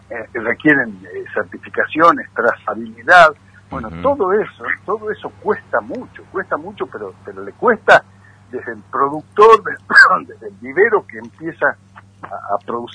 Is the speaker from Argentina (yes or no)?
yes; Argentina; Tengo el anhelo como ciudadano argentino de que sepamos aprovechar esta oportunidad